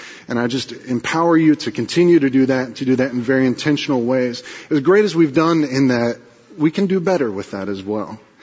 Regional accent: West Virginia, United States; I grew up in West Virginia, and this one Sunday, this neighboring town, the church, the minister was gone

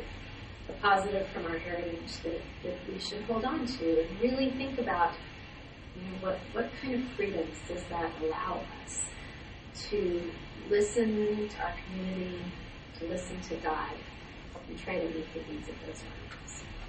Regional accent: Los Angeles, California, United States; moved away as an adult; now in New York City, United States; I grew up in West Los Angeles, moved to New York City in 1999.

